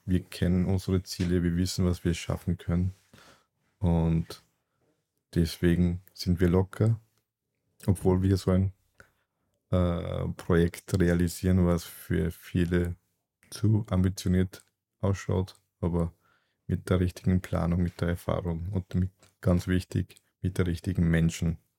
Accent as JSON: {"language": "German", "region": "Salzburg", "country": "Austria", "tie": "born there", "said": "Also ich bin in Salzburg geboren, meine Eltern sind aus der Türkei. … ich schaue aus wie ein Türke und bin ein Türke."}